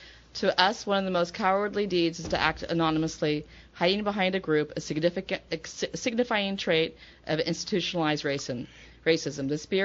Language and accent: English; United States; As an American, you're going to have to expect that. And I'm a proud American, so I'm happy to talk about my country and also about the beer.